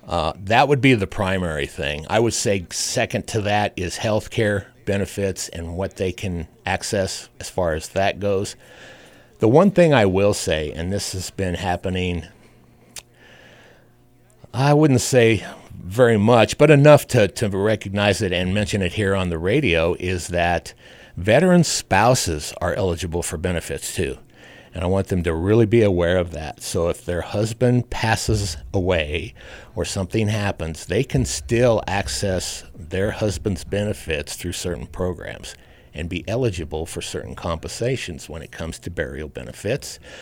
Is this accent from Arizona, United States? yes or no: no; Fort Morgan, Colorado, United States; Well, I'm a native of Fort Morgan, Colorado. This is my hometown.